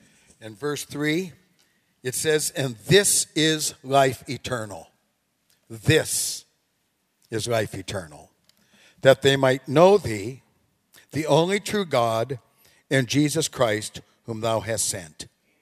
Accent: Duluth, Minnesota, United States; born there; I was born in Duluth, Minnesota. And I said, this is tennis weather where I come from, you know?

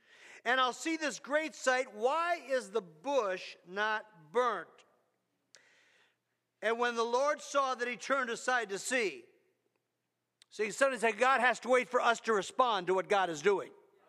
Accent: Minnesota, United States; Now, I grew up playing in Minnesota with the Johnsons and the Larsons.

